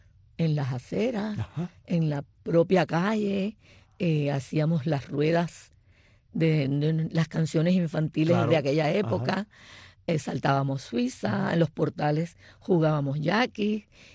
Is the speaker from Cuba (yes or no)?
yes; Santiago de Cuba, Cuba; Santiago de Cuba. Vivía en un reparto que entonces se llamaba Reparto Sueño.